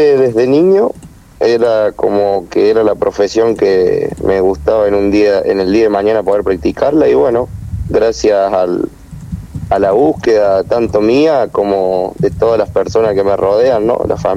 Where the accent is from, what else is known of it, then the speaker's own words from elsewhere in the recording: Pilar, Córdoba, Argentina; born there; Yo nací en Pilar, Córdoba, en una ciudad o pueblito, no sé.